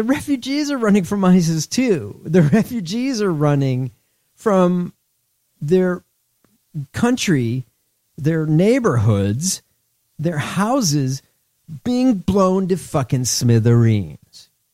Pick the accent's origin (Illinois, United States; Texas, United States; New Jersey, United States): Illinois, United States; Shame on you, Illinois, my home state.